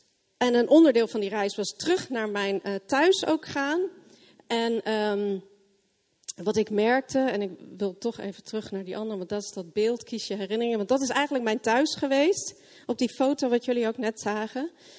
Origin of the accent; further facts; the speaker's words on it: Switzerland; terugkijken naar het dorp waar ik opgegroeid ben in Zwitserland.